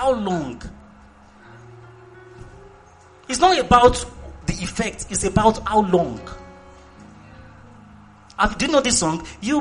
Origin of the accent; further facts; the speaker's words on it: Nigeria; Don't mind me, I'm from Yoruba.